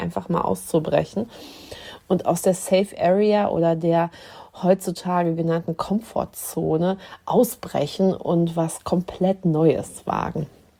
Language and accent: German; Dortmund, North Rhine-Westphalia, Germany; now in Dithmarschen, Germany; Also ich bin aus Dortmund vor 12 Jahren hier hochgekommen nach Dithmarschen